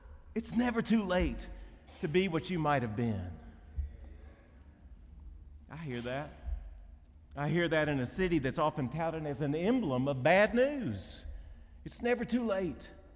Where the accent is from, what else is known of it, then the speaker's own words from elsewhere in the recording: Baltimore, Maryland, United States; We're from Baltimore. We don't smile.